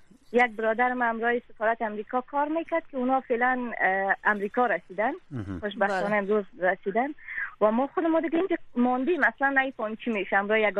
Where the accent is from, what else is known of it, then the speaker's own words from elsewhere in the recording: Kabul, Afghanistan; خودم و فامیلم تمام ما در کابل زندگی میکنیم، همینجا به دنیا آمدیم و خودم هم از کابل هستم